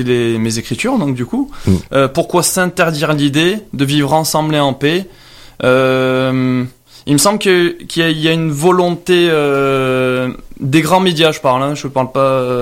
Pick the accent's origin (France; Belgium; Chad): France; also born or lived in Manchester; je suis français. J'ai vécu un petit peu à Manchester